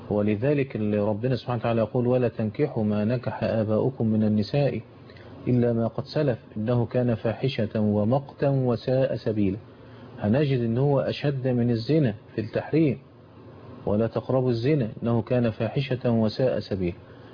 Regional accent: Egypt; والقانون عندنا في مصر الحقيقة بيأخذ بمذهب ابن تيمية

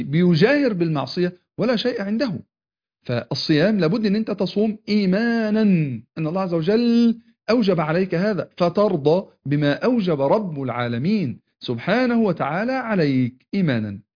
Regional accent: Egypt; احنا كشعب مصري كده شعب دمه خفيف،

